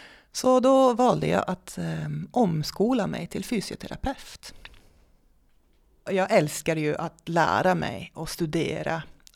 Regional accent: Netherlands; Swedish is a second language; moved away as an adult; now in Sweden; Ursprungligen är jag från Nederländerna, men jag flyttade till Sverige för snart 12 år sedan och har bott här uppe i 8 år nu, tror jag.

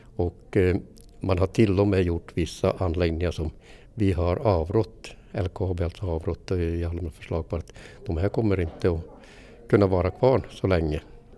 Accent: Karelia, Finland; now in Kiruna, Sweden; Jag är ju född i Finland

